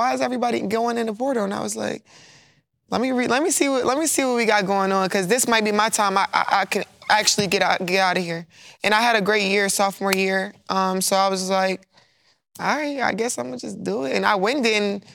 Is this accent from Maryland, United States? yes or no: yes; Baltimore, Maryland, United States; I'm close to home, so I'm from Baltimore, and Maryland was like 45 minutes away.